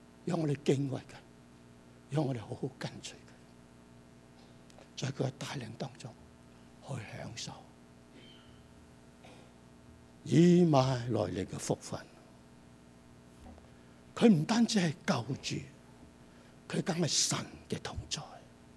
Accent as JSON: {"language": "Chinese", "country": "Hong Kong", "tie": "born or raised there", "said": "我这次回香港，我特地想去回我长大的地方，认下我要长大的环境，我没办法认得出。"}